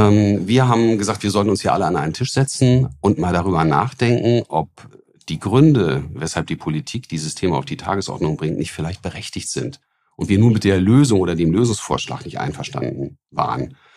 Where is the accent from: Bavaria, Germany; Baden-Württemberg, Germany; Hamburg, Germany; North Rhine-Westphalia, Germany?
Hamburg, Germany; meine Heimatstadt Hamburg